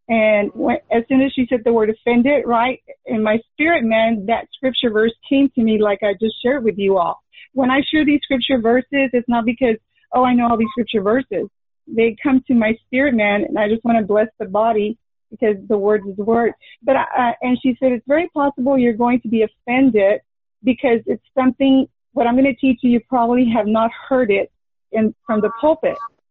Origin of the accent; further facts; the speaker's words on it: Texas, United States; I met her in 2010 in my hometown of South Texas